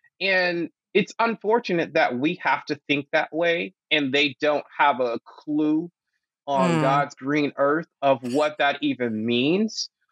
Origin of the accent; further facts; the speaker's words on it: North Carolina, United States; that's from growing up in North Carolina and experiencing it daily.